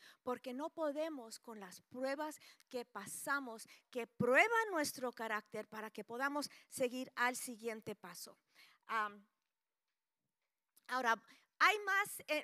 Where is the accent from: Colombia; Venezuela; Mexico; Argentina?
Mexico; Mexico City; moved away as an adult; now in Spain; Yo soy hija de misionera, yo misioneros, crecí en la Ciudad de México toda mi infancia, mi juventud, toda la vida. Luego llegué a España en 1980